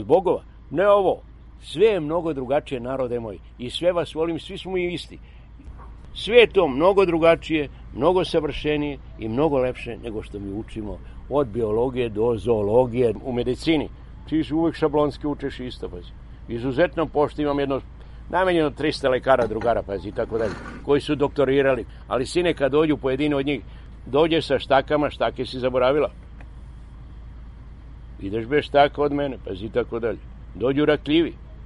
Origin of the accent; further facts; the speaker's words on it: Nikolinac, Southern and Eastern Serbia, Serbia; born there; Danas živim na Rtnju, ja radim oko piramide Rtanj, tako dalje, banzemaci i tada i tada. Inače sam rođen u Nikolincu, prvom selu odavde ka Sokobanji.